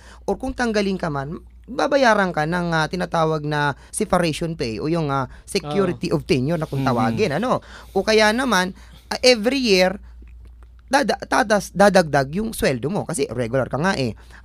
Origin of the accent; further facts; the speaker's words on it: Calabarzon, Philippines; tulad sa amin sa Laguna, ang minimum wage doon ay 315 lamang.